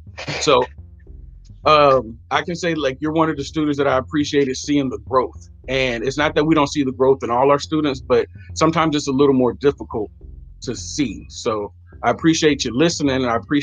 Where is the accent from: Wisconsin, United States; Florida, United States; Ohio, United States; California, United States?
California, United States; now in Texas, United States; You know, I came from California to Texas, so I wasn't like the rest of the students.